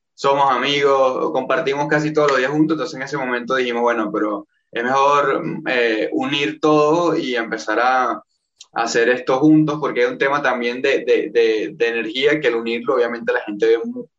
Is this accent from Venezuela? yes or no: yes; Venezuela; iba a la iglesia cristiana en mi país, Venezuela